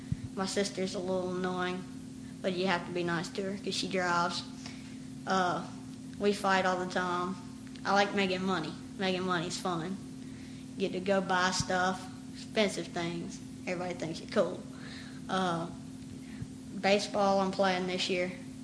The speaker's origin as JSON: {"language": "English", "town": "Auburn", "region": "Alabama", "country": "United States", "tie": "born or raised there", "also_born_or_lived": "Columbus, United States", "said": "I was born in Columbus, Georgia, but I've always lived here in Auburn."}